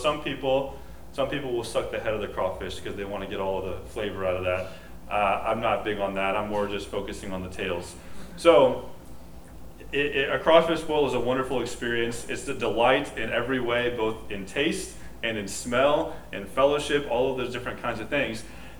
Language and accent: English; Houston, Texas, United States; People who aren't from near the Gulf Coast, like I grew up in Houston, they don't have a lot of experiences typically with boiled crawfish.